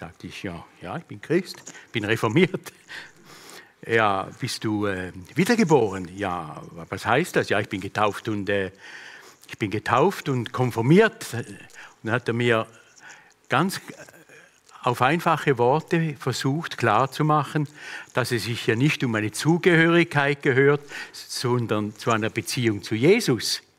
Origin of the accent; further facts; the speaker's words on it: Eastern Switzerland, Switzerland; born there; Ich wurde in der Ostschweiz, in der Schweiz geboren, auf einem Bauernhof, hatte noch 4 Geschwister.